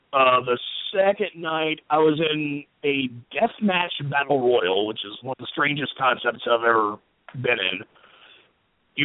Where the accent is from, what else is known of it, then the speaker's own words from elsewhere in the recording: Louisiana, United States; I'm originally from Louisiana, so I don't have the option to not like jazz, sir.